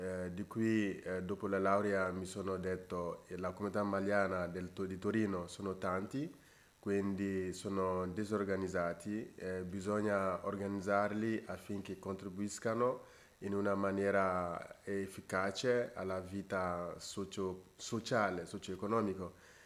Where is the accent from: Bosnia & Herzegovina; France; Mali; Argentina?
Mali; moved away as an adult; now in Italy; vengo dal Mali. Vivo in Italia dal 2015. E prima di arrivare in Italia mi sono laureato in economia in Mali